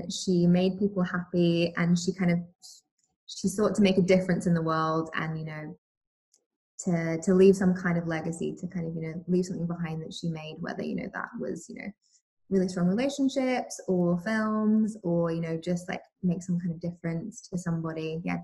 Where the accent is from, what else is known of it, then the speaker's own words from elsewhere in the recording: Australia; accent: Australian; And I've been told that my accent becomes more Australian when I'm angry and when